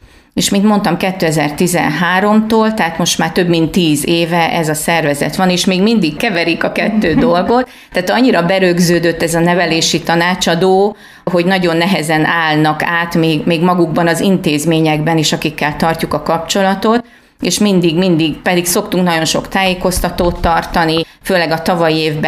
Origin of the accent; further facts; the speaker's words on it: Kiskunhalas, Bács-Kiskun, Hungary; majd 4 évig Jánoshalmán dolgoztam. Utána mégiscsak visszakerültem Kiskunhalasra, mert mégiscsak kiskunhalasi vagyok